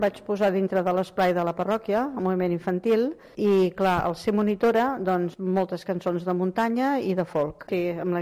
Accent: Barcelona, Catalonia, Spain; sóc de Sarrià, estic jubilada, tinc 67 anys.

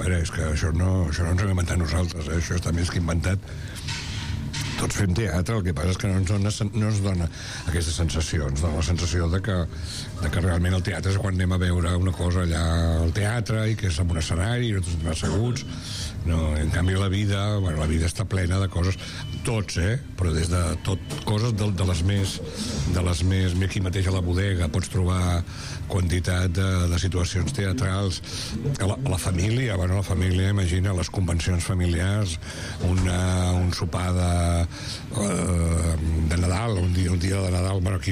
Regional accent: Sitges, Catalonia, Spain; la Cubana som de Sitges, i a més la Vicky Plana també era de Sitges, i érem un grup de gent de Sitges que fèiem teatre

